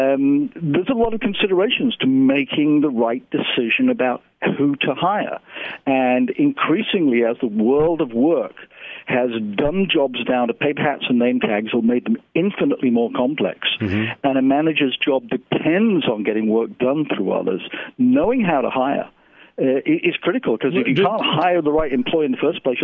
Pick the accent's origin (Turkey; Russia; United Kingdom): United Kingdom; England; now in United States; I really sound like I'm from Brooklyn. 37 years I've been here. I'm an American.